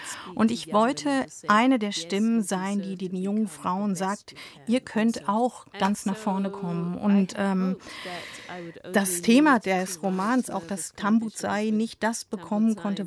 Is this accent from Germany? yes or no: no; Zimbabwe; Ich komme aus Zimbabwe, ich sehe mich als Bürgerin des Landes